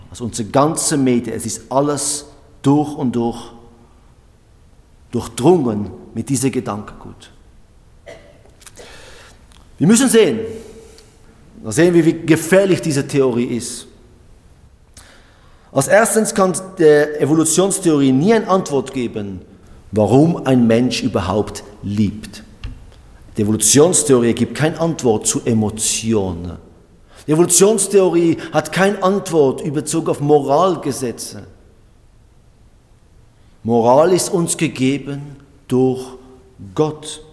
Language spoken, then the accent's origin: German; Switzerland; Und wir als Schweizer Volk haben dafür gestimmt.